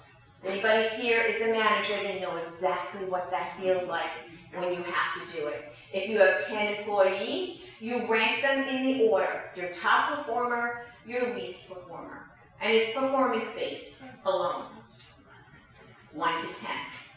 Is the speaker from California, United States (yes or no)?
no; New York, United States; When I was a kid growing up in New York